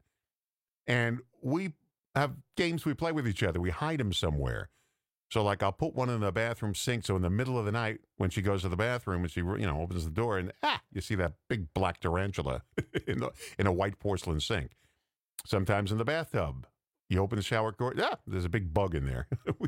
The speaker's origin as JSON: {"language": "English", "town": "Massapequa", "region": "New York", "country": "United States", "said": "I said, I'm from Massapequa, the next town over. And I said, I went to Burner High School."}